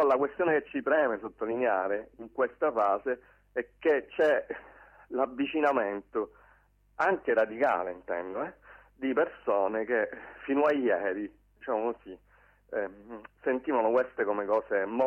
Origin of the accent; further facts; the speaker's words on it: Sicily, Italy; magari da siciliano ho più il posto della Sicilia